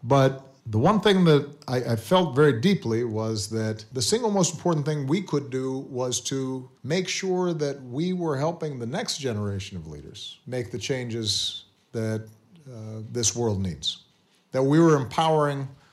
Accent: Hawaii, United States; As somebody who was born and raised in Hawaii, the idea that we are not being proper stewards of our planet

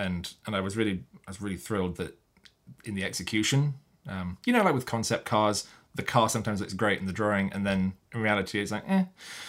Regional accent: United Kingdom; It's one of those words I find hard to say as a Brit.

